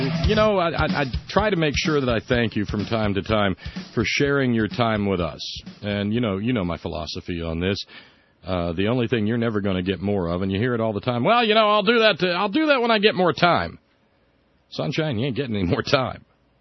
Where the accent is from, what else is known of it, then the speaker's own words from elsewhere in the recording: Florence, Alabama, United States; now in West Virginia, United States; I'm an Alabamian, too. I'm in West Virginia now. My family's from here, but I was born in Florence.